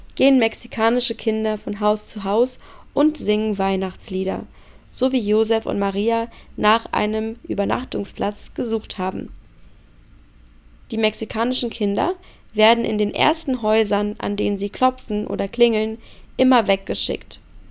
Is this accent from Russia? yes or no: yes; Russia; Machen wir weiter mit meinem Heimatland Russland.